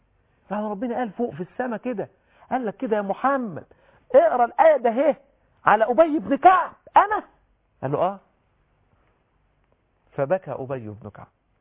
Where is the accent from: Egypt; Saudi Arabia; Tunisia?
Egypt; احنا عندنا دايما كده في الريف عندنا في مصر في الفلاحين يقولوا